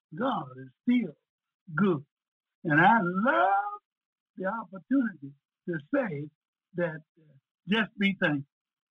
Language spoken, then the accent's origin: English; Mississippi, United States; when I grew up in Mississippi, back in 1933 when I was born